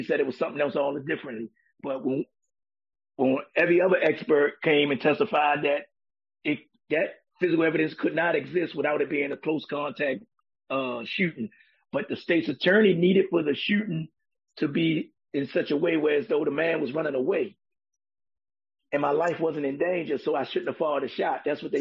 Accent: Baltimore, Maryland, United States; born there; Definitely, I'm from Baltimore, born in Baltimore City. I can't say I was raised in Baltimore City because 32 years and some odd change in my life was spent in prison. But yes, I'm from Baltimore City.

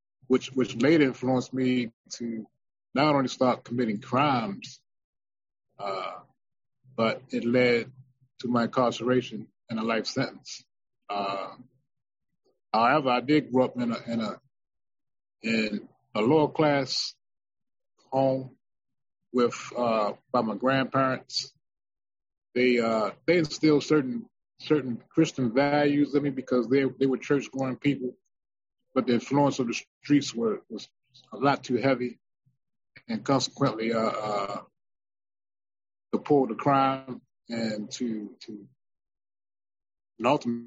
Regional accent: Baltimore, Maryland, United States; I grew up in the East Baltimore neighborhood between off the road.

